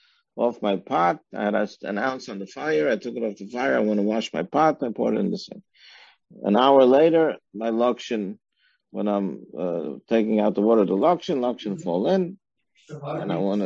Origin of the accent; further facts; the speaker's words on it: Muncie, Indiana, United States; It's interesting because I grew up in Muncie, brand new house that a Jewish builder built for my parents.